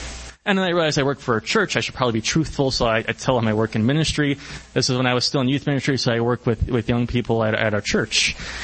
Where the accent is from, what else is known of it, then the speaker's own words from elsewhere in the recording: Chicago, Illinois, United States; accent: Chicago; I apologize if any of my Chicago accent slips into this today.